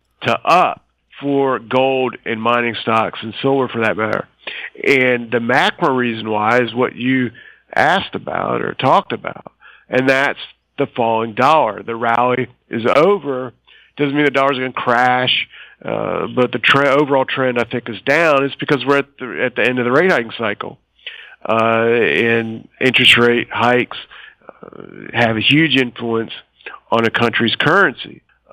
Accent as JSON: {"language": "English", "country": "United States", "said": "as an American myself"}